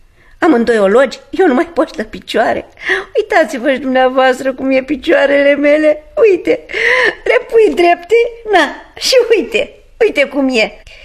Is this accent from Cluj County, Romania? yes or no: no; Domnești, Argeș, Romania; Nu, doamnă. Eu sunt deloc din Domnești.